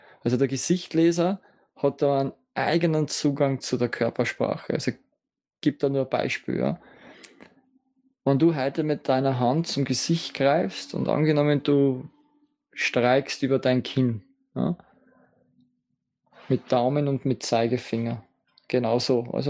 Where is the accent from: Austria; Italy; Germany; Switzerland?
Austria; ich bin aus Österreich